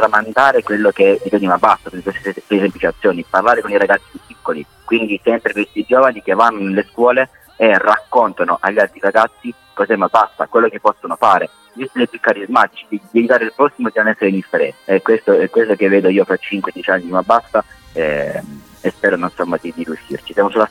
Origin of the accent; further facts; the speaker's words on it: Apulia, Italy; hanno permesso di farmi arrivare come pugliese dell'anno, 13 migliori al mondo